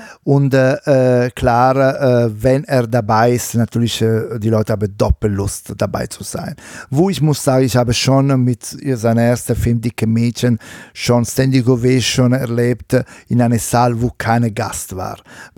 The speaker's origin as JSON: {"language": "German", "country": "Italy", "accent": "Italian", "second_language": "German", "said": "Auch mit meiner schlechten italienischen Akzent, das ist egal."}